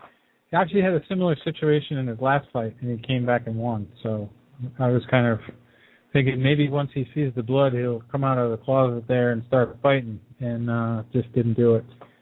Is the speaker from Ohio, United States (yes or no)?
no; Dorchester, Massachusetts, United States; And he also fought in my hometown of Dorchester at a place called Freeport Hall, right around the corner from my old house, believe it or not.